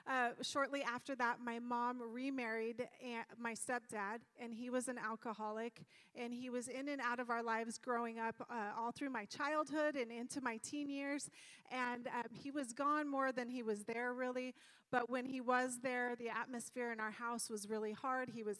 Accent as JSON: {"language": "English", "town": "Sacramento", "region": "California", "country": "United States", "tie": "born or raised there", "said": "Okay, so I was born and raised in Sacramento, actually not far from here in Oak Park. I was raised by a single mom for the most part."}